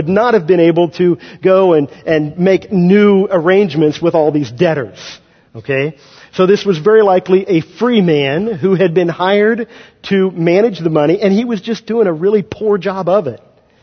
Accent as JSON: {"language": "English", "region": "Kansas", "country": "United States", "tie": "born or raised there", "said": "Where I grew up in Kansas, you would give someone the right to use your property."}